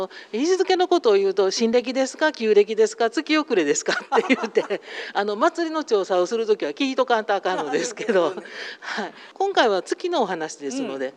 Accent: Kobe, Hyogo, Japan; 生まれ育ったのが神戸市の東灘区なんですね。

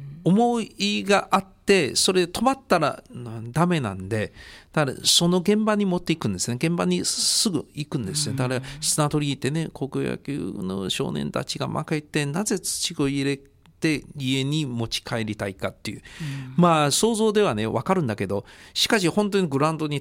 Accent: Beijing, China; now in Nishinomiya, Japan; 私が北京生まれ育ちだったのに、しかし長らく西の宮に住んでいた自分がもう一人はいる、

